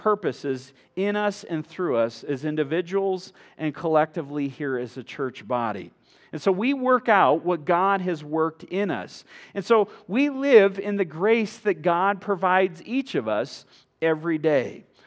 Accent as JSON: {"language": "English", "region": "Michigan", "country": "United States", "tie": "born or raised there", "said": "But where I grew up in Michigan, you know, there was in Minnesota too, there's water everywhere."}